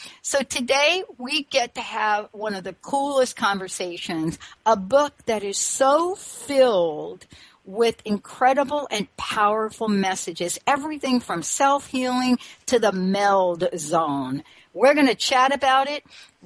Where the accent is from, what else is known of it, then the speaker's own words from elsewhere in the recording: New York, United States; you know, I'm from New York.